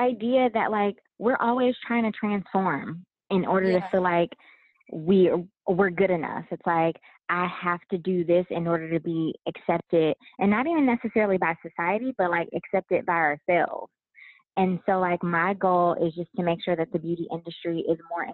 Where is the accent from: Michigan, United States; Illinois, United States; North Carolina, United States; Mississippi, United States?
Michigan, United States; Detroit; So like, I'm from Detroit, and Detroit is kind of like, Detroit used to be like that elitist community.